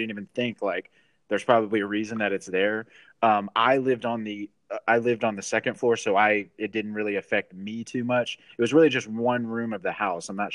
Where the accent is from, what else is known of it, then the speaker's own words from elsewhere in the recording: Conroe, Texas, United States; also born or lived in Houston; My hometown is Conroe, actually, but I moved. We're like around the corner from each other, or we were. I moved here from the heart of Houston, though. I grew up in Conroe, but I progressively kind of gravitated towards the city of Houston